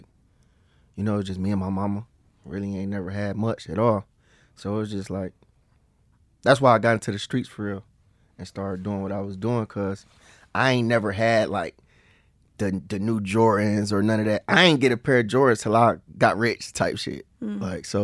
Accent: East Cleveland, Ohio, United States; East Cleveland, Ohio.

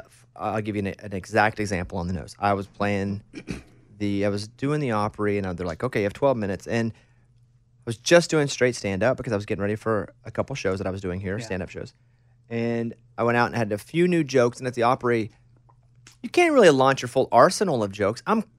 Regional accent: Arkansas, United States; I'm from Arkansas. Yeah. I'd be the rural route.

